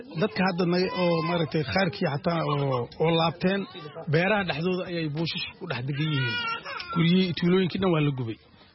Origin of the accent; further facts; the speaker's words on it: Lower Shabelle, Somalia; born there; meeshii hadda gobolka Shabeellada Hoose aan ku dhalanay